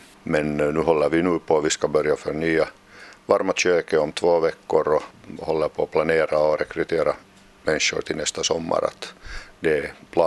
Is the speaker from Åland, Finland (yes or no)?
no; Hanko, Uusimaa, Finland; Det är min hemstad